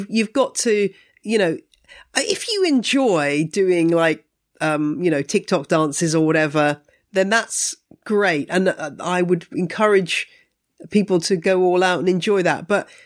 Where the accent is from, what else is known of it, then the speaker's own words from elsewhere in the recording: United Kingdom; I mean, I find as a British plant person that it's kind of interesting being part of this global community